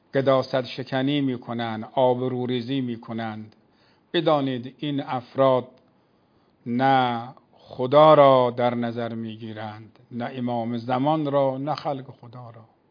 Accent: Iran; به عنوان یک ایرانی، به عنوان یک کسی که میخواد در این کشور زندگی کنه،

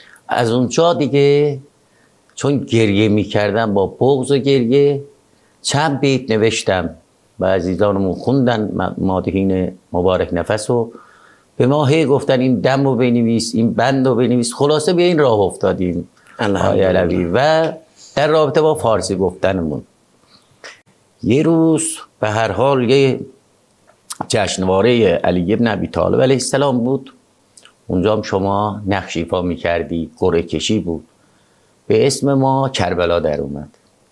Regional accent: Mahneshan, Zanjan Province, Iran; خود زنجان ما زندگی میکردیم، از اطراف زنجانم حومه زنجان بچگیمون تقریبا دوربر ماهنشان زنجان اونتا از اونجا اومدیم زنجان

